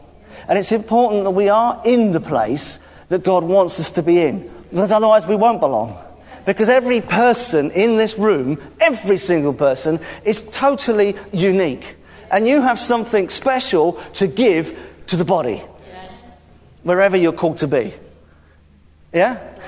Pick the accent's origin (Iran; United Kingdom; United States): United Kingdom; England; And that really gets us in here as English people, because we don't do that sort of thing. The English culture is to be a little bit sarcastic